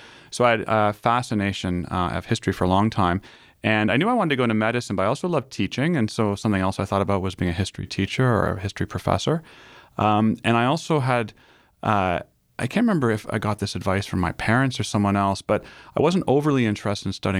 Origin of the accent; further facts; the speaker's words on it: Waterloo, Ontario, Canada; I grew up in Waterloo, Ontario, and I was the son of a physician and a high school science teacher.